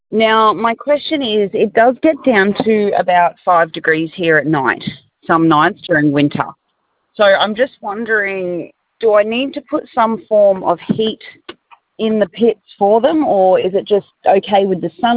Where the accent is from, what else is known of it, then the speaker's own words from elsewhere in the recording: Mackay, Queensland, Australia; So I'm from Mackay. I'm from Mackay.